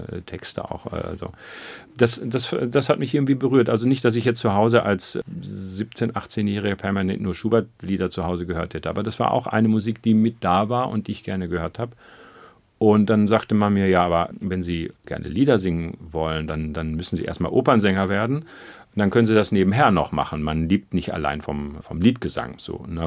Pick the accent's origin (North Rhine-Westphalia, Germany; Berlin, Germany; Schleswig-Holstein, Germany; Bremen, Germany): North Rhine-Westphalia, Germany; Lünen; Ich bin ja im Münsterland auf die Welt gekommen. Lünen ist eine geteilte Stadt, ist halb Paderborn und halb Münsterland. Ich bin im Münsterland, also im Bistum Münster geboren und meine Jugend habe ich dann tatsächlich im Bistum Paderborn zugebracht.